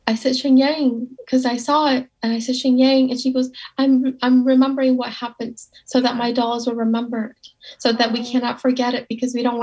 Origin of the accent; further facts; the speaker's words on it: United States; now in Twin Cities, United States; I'm Hmong American.